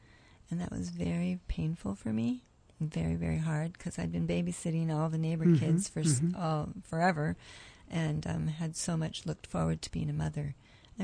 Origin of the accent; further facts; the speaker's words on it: Oregon, United States; I grew up in Oregon, in a farming community.